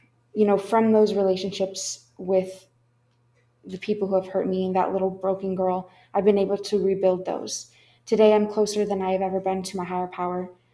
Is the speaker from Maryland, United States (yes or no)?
no; Seattle, Washington, United States; I was born in Eastern Washington. We moved over to the Seattle area when I was, I think, about six.